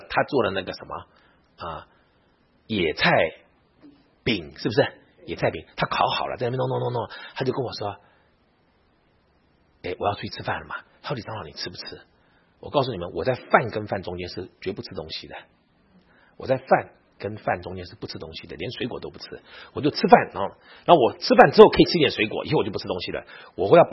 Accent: Taiwan; 而且我从台湾来，他从大陆来

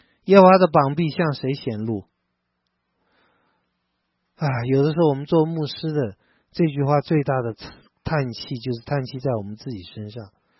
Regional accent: Taiwan; 我们从台湾来的

